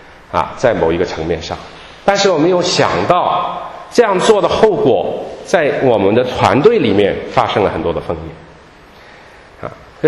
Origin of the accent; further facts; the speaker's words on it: Shanghai, China; 我们上海人说敲竹杠